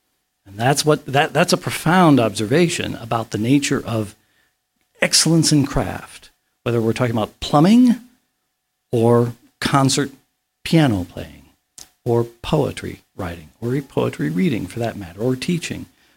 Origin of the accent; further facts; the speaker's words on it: Kansas City, United States; It was in the backyard, as it were. I grew up in Kansas City.